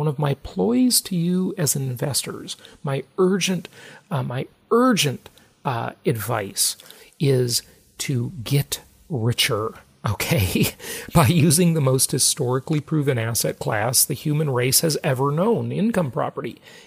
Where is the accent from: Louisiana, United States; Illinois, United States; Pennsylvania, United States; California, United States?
California, United States; born or raised there